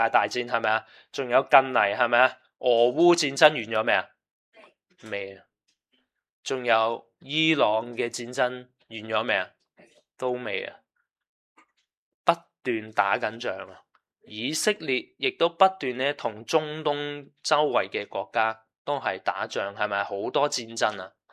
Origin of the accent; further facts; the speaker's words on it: Hong Kong; 系对我哋香港人嚟讲咧，系好唔容易啊，因为我哋未香港都冇地震咧